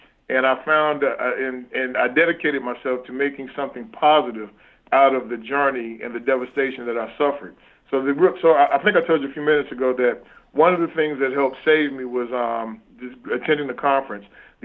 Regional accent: Arkansas, United States; you know, I grew up in Arkansas and I got a chance to go to Washington, D.C. when my governor ran for president.

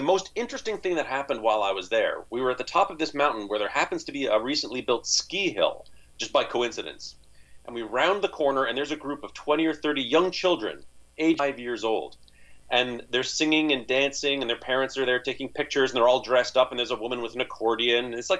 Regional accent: Canada; I'm from Canada. Just so everyone knows, I'm from Canada.

